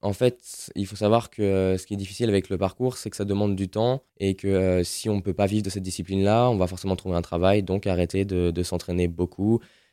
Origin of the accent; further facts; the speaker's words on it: Lyon, Auvergne-Rhône-Alpes, France; j'aime mon pays et j'aime là où j'ai grandi, c'est-à-dire Lyon